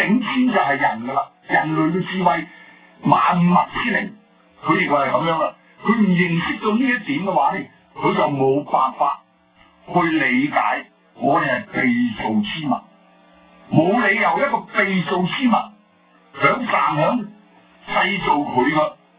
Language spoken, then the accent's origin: Cantonese; Guangdong, China; 咁喺大陸，我哋中國人好狡猾啊，特別我哋廣東人好狡猾嘅係嘛？